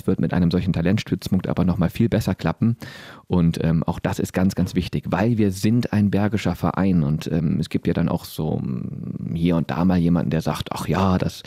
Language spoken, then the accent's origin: German; Remscheid, North Rhine-Westphalia, Germany; Ich bin ja Remscheider, in Remscheid geboren, wohne in Remscheid, seit 1996 Mitglied im Remscheider TV.